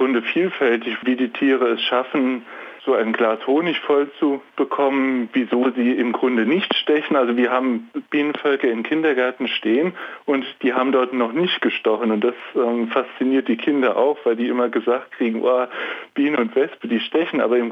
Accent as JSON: {"language": "German", "region": "Odenwald", "country": "Germany", "said": "Ich komme aus dem Odenwald und in unserer Nachbarschaft war ein Imker"}